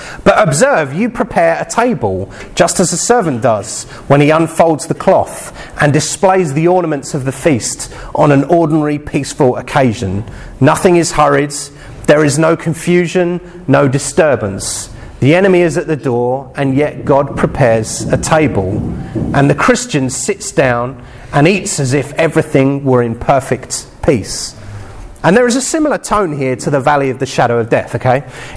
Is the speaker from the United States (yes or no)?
no; England, United Kingdom; But it takes a bit of time because we're English.